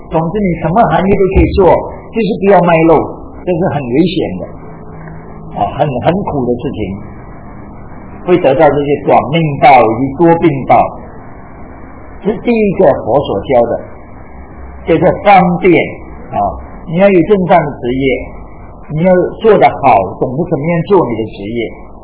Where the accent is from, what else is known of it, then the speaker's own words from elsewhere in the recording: China; 我们中国人就是这样的，我们很勤劳嘛，对不对？